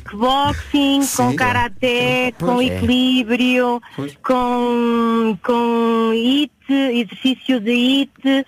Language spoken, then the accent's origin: Portuguese; Mirandela, Bragança, Portugal; Eu sou de Mirandela, mas estou de viagem. Estou a ir para o Porto.